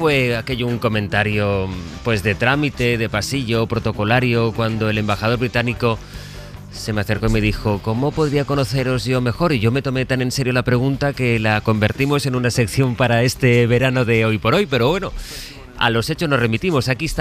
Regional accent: Spain; cómo somos, y es que cómo somos los españoles

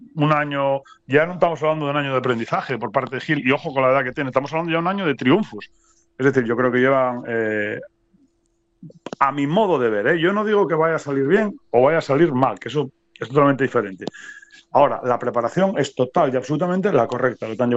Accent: Valdés, Asturias, Spain; yo soy del Concejo de Valdés

